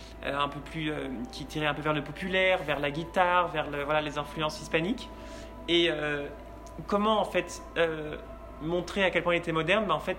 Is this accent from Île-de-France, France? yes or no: no; Angers, Pays de la Loire, France; j'ai commencé au Conservatoire d'Angers, qui est ma ville natale.